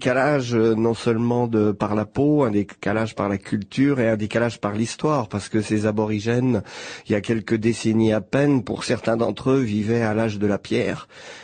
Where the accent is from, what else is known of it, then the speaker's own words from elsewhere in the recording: Pays de la Loire, France; born there; je suis né en France, en fin fond d'un petit village de 500 habitants en Vendée.